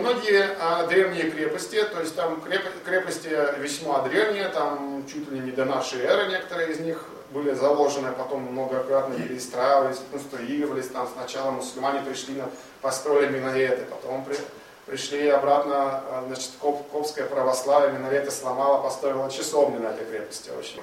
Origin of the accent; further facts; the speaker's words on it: Russia; я из России